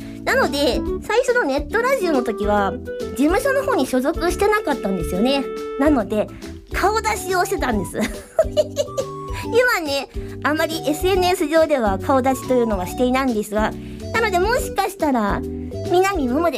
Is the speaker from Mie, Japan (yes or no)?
yes; Ise, Mie, Japan; also born or lived in Yokohama; 一回三重県の実家の方に戻っております。三重県は私、伊勢市出身なんですが、ご存知の方もいらっしゃいますでしょうか。三重県伊勢市、もうね、ここの横浜に比べたら、もうだいぶだいぶだいぶ田舎でございます。